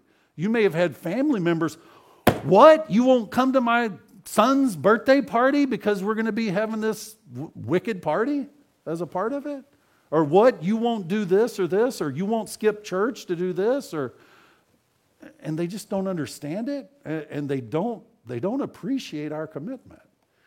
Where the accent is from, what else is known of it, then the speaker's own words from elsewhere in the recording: Houston, Texas, United States; now in Canada; I grew up in the Houston area, and when the Houston Rockets won the national championship back-to-back in the 90s, back when I was younger